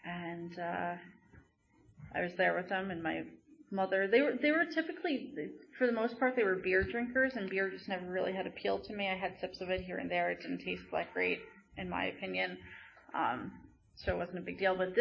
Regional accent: Cherry Hill, New Jersey, United States; So like I said, I'm from Cherry Hill, New Jersey.

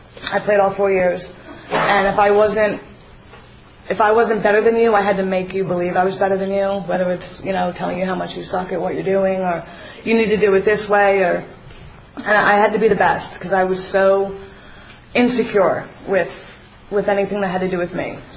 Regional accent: New Jersey, United States; I'm originally from Jersey. Family of six, kind of a mixed family.

